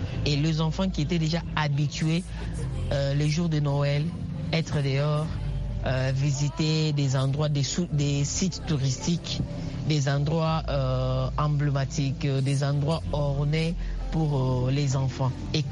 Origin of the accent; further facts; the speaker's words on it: DR Congo